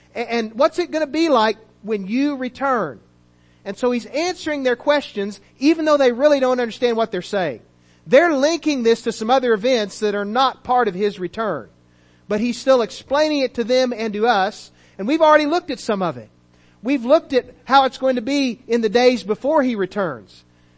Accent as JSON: {"language": "English", "region": "Missouri", "country": "United States", "tie": "born or raised there", "said": "I love this city, I love this state, so I'm not ripping my home state, but it's just a struggling city."}